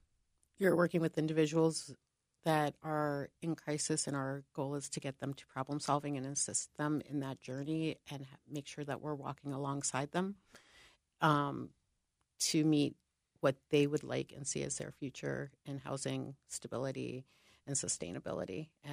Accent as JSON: {"language": "English", "town": "Washington", "region": "District of Columbia", "country": "United States", "tie": "born or raised there", "said": "So I grew up in Washington, D.C., as a youth of a veteran and government employee"}